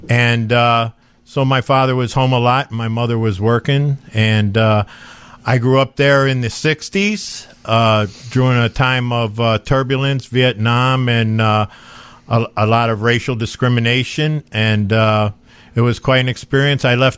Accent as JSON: {"language": "English", "town": "Philadelphia", "region": "Pennsylvania", "country": "United States", "tie": "born or raised there", "said": "I grew up around the University of Pennsylvania, so we used to go down there and hang out where all the students and the hippies were."}